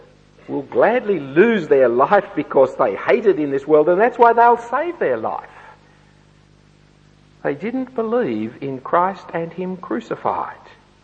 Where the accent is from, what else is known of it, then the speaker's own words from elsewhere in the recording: Australia; I'm an Australian. I'm a fifth or sixth, seventh generation Australian.